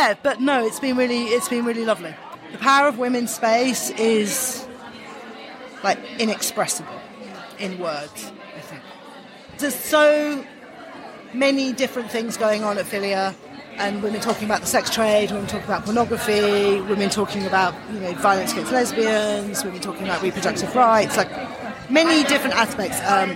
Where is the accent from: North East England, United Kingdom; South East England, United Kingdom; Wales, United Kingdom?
South East England, United Kingdom; Brighton; I'm from Brighton in the south of England.